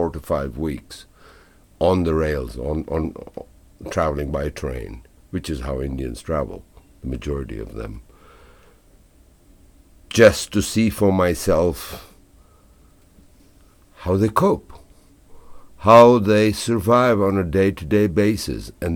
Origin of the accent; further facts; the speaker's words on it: Kampala, Central Region, Uganda; Where I grew up in Uganda, the home address of where I lived in Kampala, in the capital city, was 8 Madras Gardens.